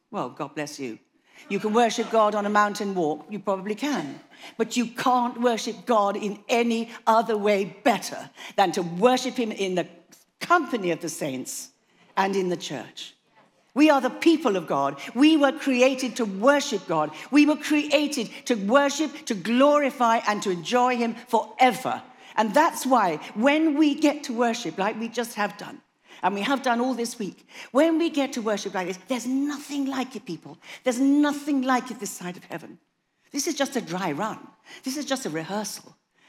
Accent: Scotland, United Kingdom; Well, I'm a Scot, as you know, and I was brought up on Scottish metrical psalms

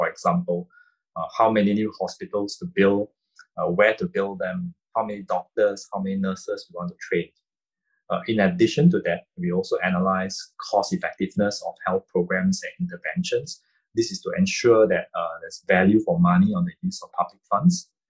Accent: Singapore; Being a Singaporean, I'm actually quite used to the idea of traveling frequently.

